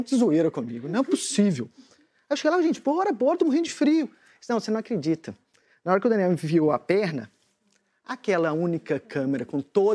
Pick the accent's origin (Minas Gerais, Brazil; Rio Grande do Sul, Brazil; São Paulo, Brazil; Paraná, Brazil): Minas Gerais, Brazil; accent: mineiro; ainda mais eu que sou mineiro, né? Então, mineirice, que eu como todas as palavras, então, sem chance.